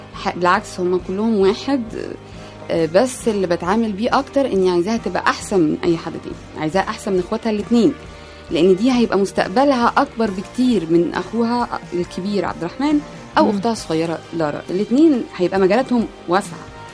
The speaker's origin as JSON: {"language": "Arabic", "country": "Egypt", "said": "بس طبعا إحنا عندنا في مصر ما فيش مهنية في الموضوع ده"}